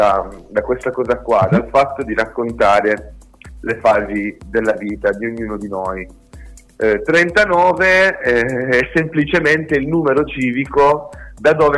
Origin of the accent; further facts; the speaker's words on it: Turin, Piedmont, Italy; Noi siamo tutti di Torino, quindi sì, abbiamo voluto fare un omaggio alla città